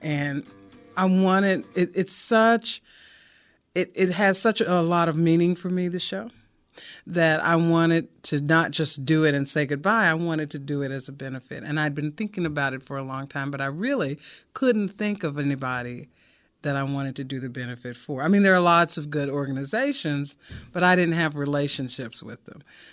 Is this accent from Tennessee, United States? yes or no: yes; Dixon, Tennessee, United States; I took it down to my hometown, Dixon, Tennessee, to a big performance venue outside. That's because Dixon's near Nashville.